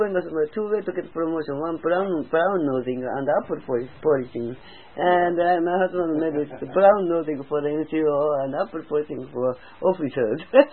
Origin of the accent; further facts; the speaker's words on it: Canada; And they invited us Canadian people, force soldiers.